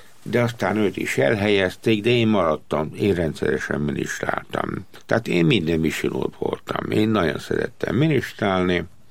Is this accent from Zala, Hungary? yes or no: yes; Nagykanizsa, Zala, Hungary; mert én falun születtem, és akkor 5-6 éves koromban keveredtünk Nagykanizsára.